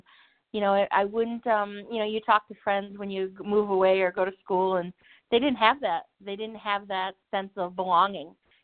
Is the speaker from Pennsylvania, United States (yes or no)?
no; Cattaraugus Reservation, New York, United States; You know, I grew up on the Cattaraugus Reservation. It's about an hour south of Buffalo, New York.